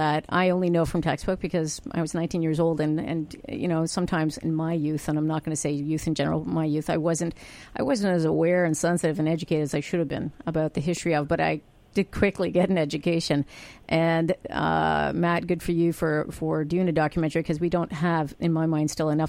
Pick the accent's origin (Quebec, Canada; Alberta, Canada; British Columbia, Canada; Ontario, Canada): Ontario, Canada; Ottawa; also born or lived in Toronto; I'm born and raised in Ottawa, but I went to Toronto for 27 years and stayed for a bit. I just came back here 3 years ago.